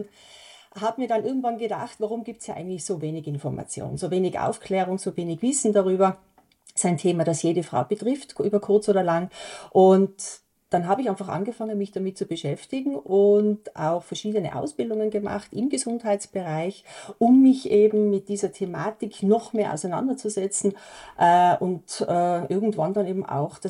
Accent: Austria; Das ist also ein Modell, das es bei uns in Österreich so noch nicht gibt.

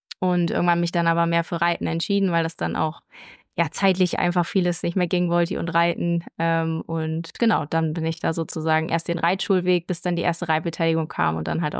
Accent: Bremen, Germany; ich bin halt in der Stadt aufgewachsen. Ich komme ja ursprünglich aus Bremen

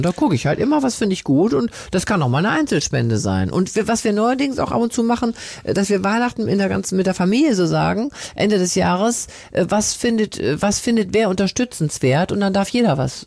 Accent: Wuppertal, North Rhine-Westphalia, Germany; Ja, ich bin ja Wuppertalerin.

